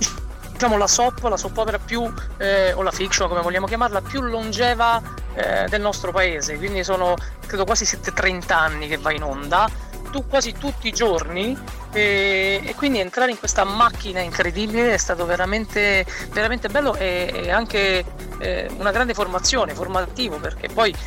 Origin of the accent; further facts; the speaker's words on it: Rome, Lazio, Italy; quindi devo dire, da romano, però ho un legame con il sud e soprattutto con Napoli molto molto forte